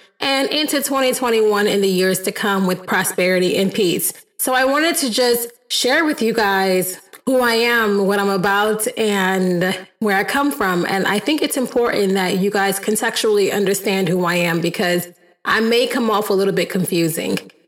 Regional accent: Midwest, United States; born there; I think some fun facts that people might not know about me is that I was born in the Midwest. So I'm not really an Eastern girl.

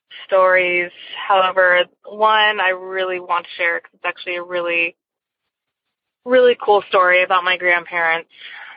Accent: California, United States; I am from California.

